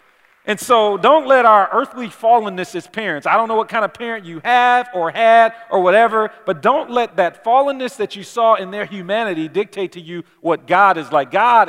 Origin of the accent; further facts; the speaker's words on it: Detroit, Michigan, United States; It makes me think about when I grew up in Detroit.